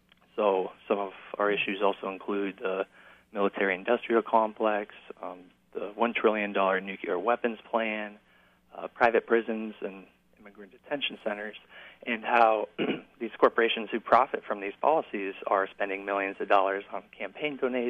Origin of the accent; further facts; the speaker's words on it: Ottumwa, Iowa, United States; Yeah, I grew up in Iowa. I'm from Ottumwa, Iowa. I've lived there since I was 4 years old